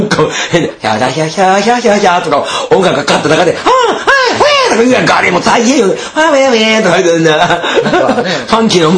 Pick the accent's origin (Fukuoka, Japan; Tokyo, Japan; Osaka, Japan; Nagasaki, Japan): Osaka, Japan; 僕は大阪なんですけども